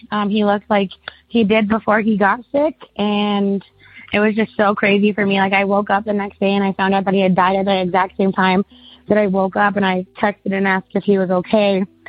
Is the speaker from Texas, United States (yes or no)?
no; Denver, Colorado, United States; I am from Denver, Colorado.